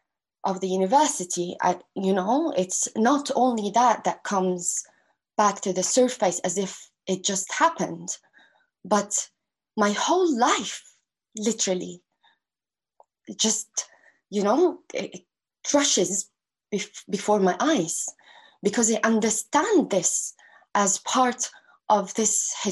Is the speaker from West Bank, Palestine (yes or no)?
no; Gaza, Gaza Strip, Palestine; And I grew up in Gaza, in the world's largest open air prison that was made as such due to these colonial borders that separated us from our original lands